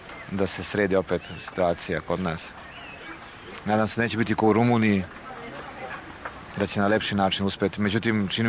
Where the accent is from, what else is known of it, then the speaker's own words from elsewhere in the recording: Serbia; kad te neko pita odakle si, sramota te je da kažeš da si iz Srbije